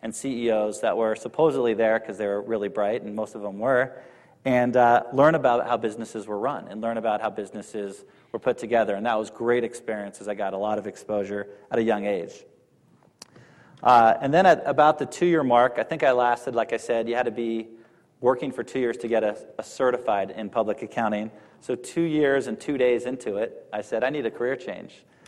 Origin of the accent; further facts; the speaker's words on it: Calabasas, California, United States; I grew up in Calabasas, where I went to high school, and did end up coming here at UCSB after that for education.